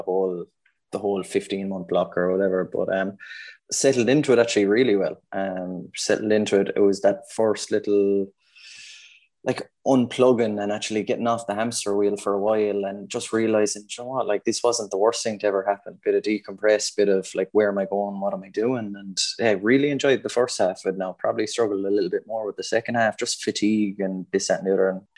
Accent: Drumban, Ireland; Great community up Church Drumban, big family of us in, 9 children, living across the road from the soccer field, down the road from the hurling field.

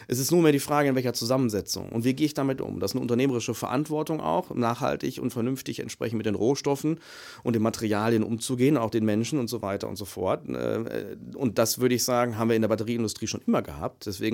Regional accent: Germany; Nee, als Deutsche? Da haben wir keine Angst.

